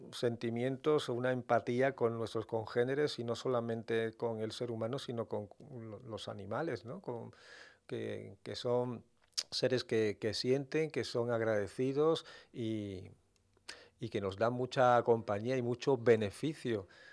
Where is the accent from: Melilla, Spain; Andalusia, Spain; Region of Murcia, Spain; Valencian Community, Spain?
Melilla, Spain; lo poco reivindicativos, lo poco solidarios que somos los melillenses.